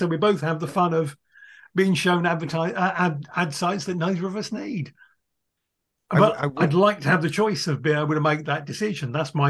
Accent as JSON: {"language": "English", "region": "Yorkshire and the Humber", "country": "United Kingdom", "said": "I'm from Yorkshire."}